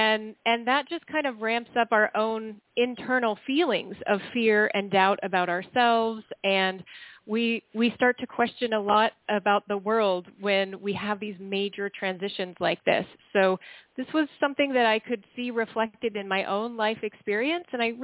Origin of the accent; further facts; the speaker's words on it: Montana, United States; I'm afraid being from Montana, I'm not going to be as responsive to it as other people might be.